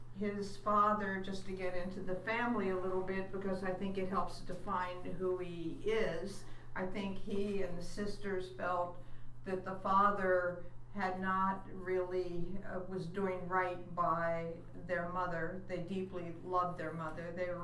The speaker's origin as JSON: {"language": "English", "country": "United States", "tie": "born or raised there", "said": "And of course, I grew up in Washington suburbs."}